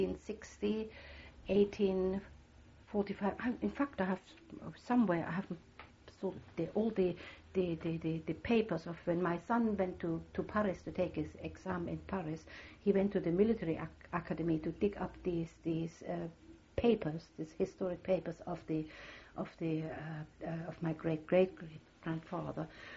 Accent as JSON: {"language": "English", "town": "Dresden", "region": "Saxony", "country": "Germany", "tie": "born or raised there", "second_language": "English", "said": "I was born in Dresden and brought up in Dresden."}